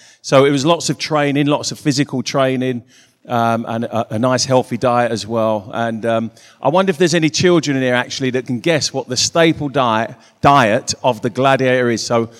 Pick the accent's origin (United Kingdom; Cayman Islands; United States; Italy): United Kingdom; York, Yorkshire and the Humber; Well, actually, I'm from York. We're a bit backward there. We all go to church dressed like this, actually.